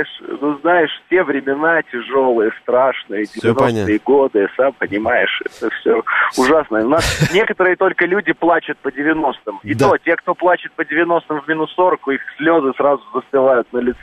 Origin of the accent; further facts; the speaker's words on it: Orenburg Oblast, Russia; я же из Оренбургской области.